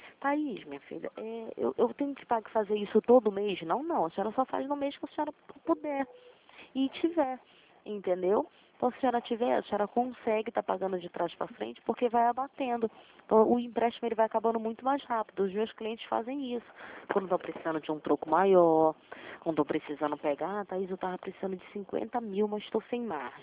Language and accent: Portuguese; Rio de Janeiro, Brazil; Sou do Rio